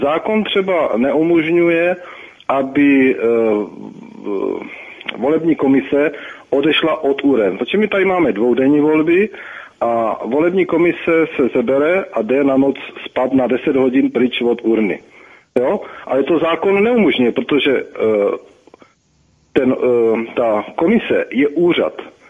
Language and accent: Czech; Slavkov u Brna, South Moravian Region, Czechia; Ano, ze Slavkova u Brna.